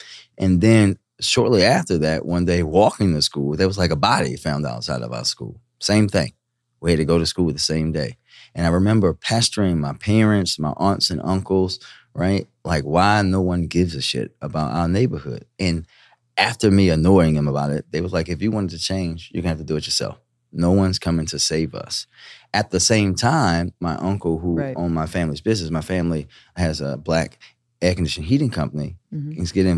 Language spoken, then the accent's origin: English; Baltimore, Maryland, United States; I grew up in Park Heights in Baltimore, so not much is gonna scare